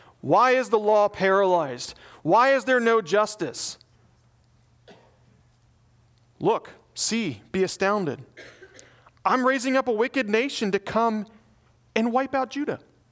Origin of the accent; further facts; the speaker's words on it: the South, United States; but I grew up in the South, Bible Belt.